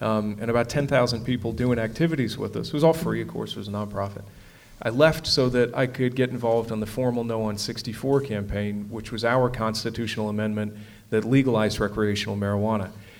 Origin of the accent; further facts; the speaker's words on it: Colorado, United States; I'm from Colorado